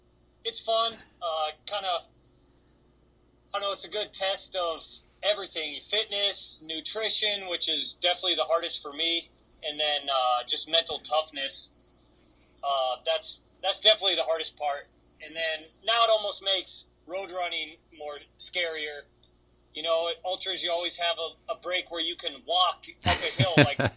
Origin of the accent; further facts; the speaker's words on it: Montana, United States; I grew up in Montana at a really small school in Montana.